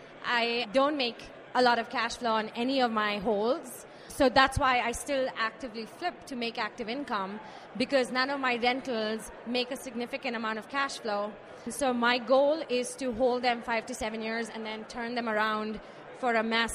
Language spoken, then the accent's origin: English; India; moved away; So I moved here from India back in 2005.